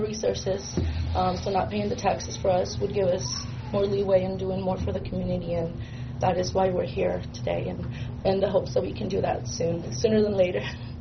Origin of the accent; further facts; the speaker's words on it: South Sioux City, Nebraska, United States; Sioux City is my hometown, but I grew up here.